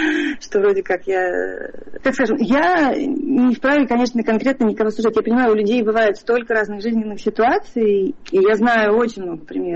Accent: Moscow, Russia; Я выросла в Тушино, и у меня школа была на канале именно Москвы

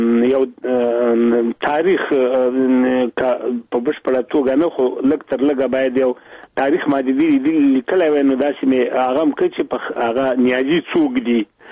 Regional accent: Afghanistan; دلته نو ما ته خپله خبره پیدا شوه ځکه دی زه وم پېژندلم چې زه افغان یم چې زه خو د همدې خبرې پسې راغلی وم

